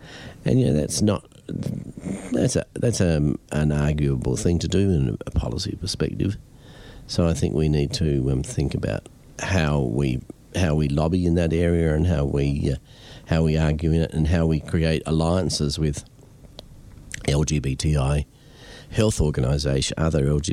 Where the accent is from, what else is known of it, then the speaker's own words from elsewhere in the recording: Adelaide, South Australia, Australia; I was from Adelaide, not from Melbourne.